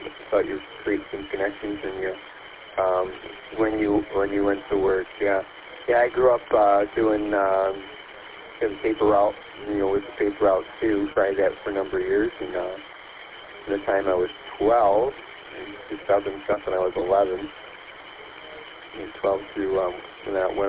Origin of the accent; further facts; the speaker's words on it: Detroit, Michigan, United States; moved away; I grew up in Detroit, so even though I don't live there, I haven't lived there in many, many years.